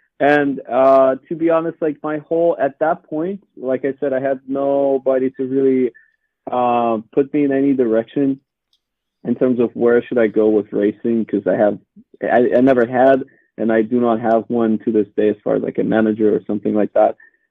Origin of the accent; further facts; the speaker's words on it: Russia; moved away as an adult; now in United States; I grew up in Russia, and I always had sort of a adventurous spirit to myself.